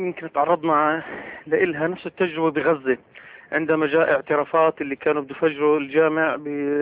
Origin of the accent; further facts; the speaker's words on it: Syria; لا أنا من هون من سوريا بحكي